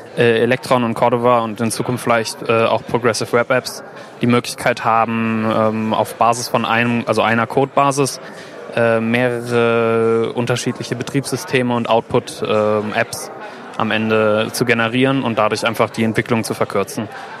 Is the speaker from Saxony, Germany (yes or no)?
no; Cologne, North Rhine-Westphalia, Germany; Ich komme aus Köln